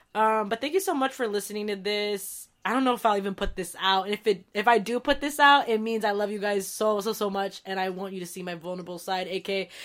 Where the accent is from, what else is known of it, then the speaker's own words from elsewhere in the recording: Philippines; also born or lived in United States; I felt so insecure and felt so, like, identity issues about being Filipino, because I feel like I just, like, I'm not Filipino enough